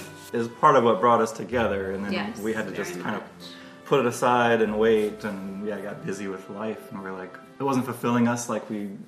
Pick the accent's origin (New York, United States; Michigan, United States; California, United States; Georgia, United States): Georgia, United States; Atlanta; from Atlanta, Georgia as well. We've got four kids.